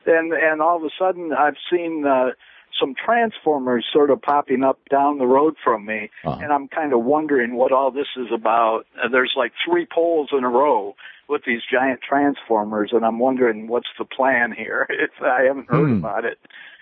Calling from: Grand Rapids, Ohio, United States; it's a little bitty town in Ohio.

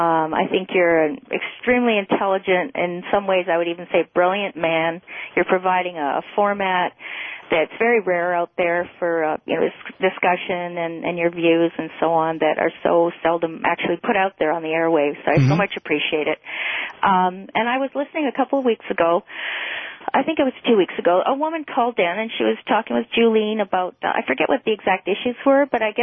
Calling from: Windsor, Ontario, Canada; I'm calling from Windsor, across the river here.

